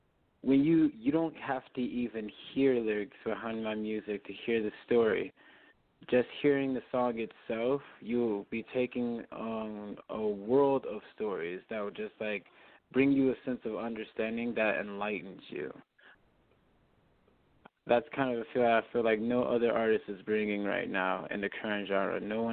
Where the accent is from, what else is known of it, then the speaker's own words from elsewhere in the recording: Waukegan, Illinois, United States; now in Denver, United States; I'm actually I've been in Colorado for the past 7 years. I'm currently out here in Denver, Colorado, just right in the heart of downtown. But like I came here from the Midwest, originally from Illinois, just like Waukegan area, 45 minutes outside of Chicago.